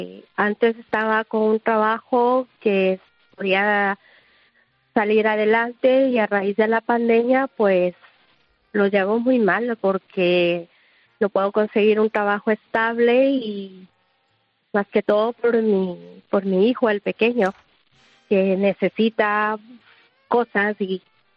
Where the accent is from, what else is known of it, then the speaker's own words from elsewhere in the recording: Quito, Pichincha, Ecuador; Bueno, yo soy de Ecuador.